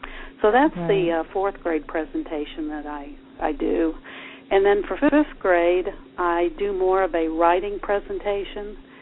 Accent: Croydon, Indiana, United States; the setting for the books, which is my hometown of Croydon, Indiana.

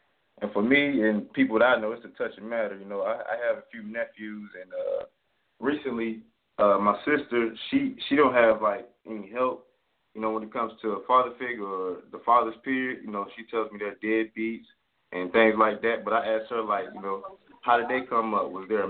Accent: Baltimore, Maryland, United States; From my situation growing up in Baltimore, when I was young, I didn't have my pops at first.

